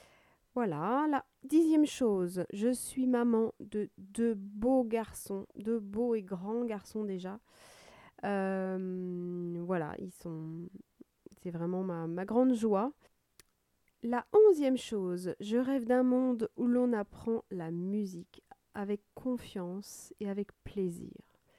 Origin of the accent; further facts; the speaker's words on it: Paris, Île-de-France, France; moved away as an adult; now in Bordeaux, France; je suis née à Paris et j'y ai passé mes 20 premières années avant de déménager sur Bordeaux.